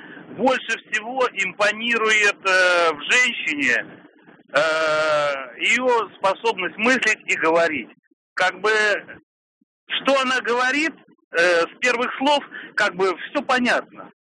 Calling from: Saint Petersburg, Russia; я из Санкт-Петербурга.

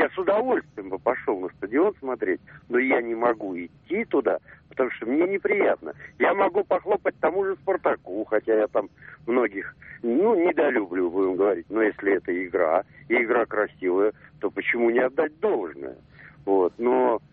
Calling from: Saint Petersburg, Russia; Я звоню вам из Петербурга.

